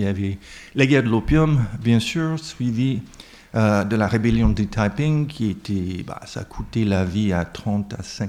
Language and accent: French; United States; French is a second language; En tant qu'Américain, j'ai pas ça.